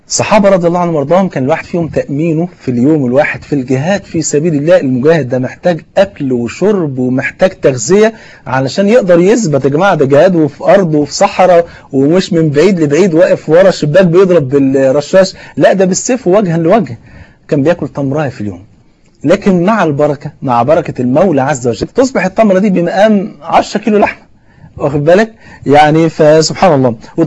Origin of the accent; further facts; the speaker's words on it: Egypt; خصوصا عندنا في مصر هنا الفول عندنا هنا فرض عين